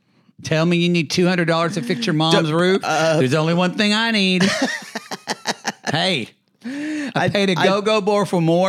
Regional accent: Oklahoma, United States; I just want to say, I grew up in Oklahoma and thought David Copperfield was just a magician.

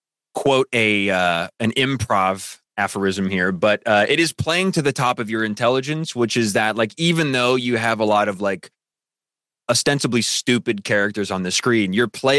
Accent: Midwest, United States; I really resonate with that growing up in the Midwest as well.

